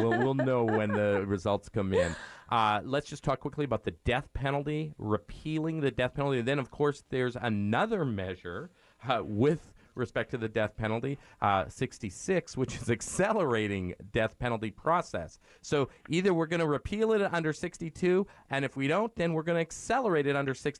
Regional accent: Canada; Especially being a Canadian.

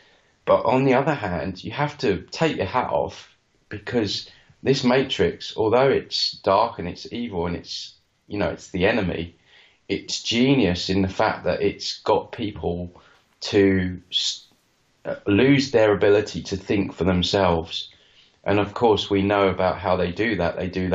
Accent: East of England, United Kingdom; and I come back to my hometown down here in Essex, which is near London, east of London.

